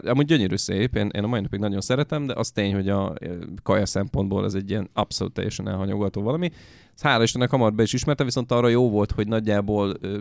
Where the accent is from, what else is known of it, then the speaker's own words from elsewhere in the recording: Dunaújváros, Fejér, Hungary; Dunaújvárosi.